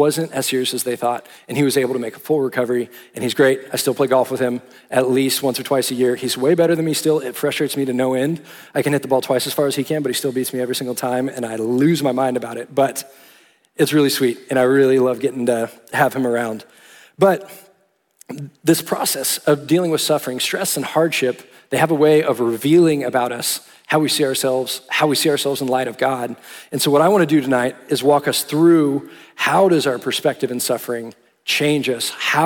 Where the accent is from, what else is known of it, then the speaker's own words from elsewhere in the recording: Austin, Texas, United States; I grew up in Austin, Texas, born and raised, but then moved up here to go to TCU.